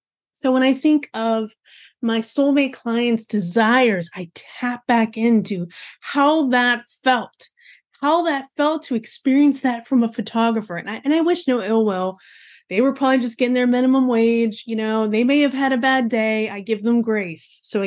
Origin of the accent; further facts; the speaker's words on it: Midwest, United States; I don't know the correct way to say New Orleans. I'm like from the Midwest.